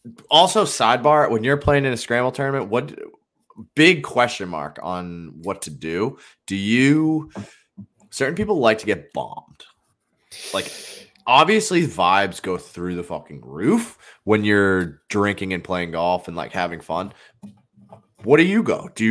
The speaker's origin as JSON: {"language": "English", "region": "Massachusetts", "country": "United States", "said": "We're from Massachusetts. I can't smoke weed when I'm playing golf."}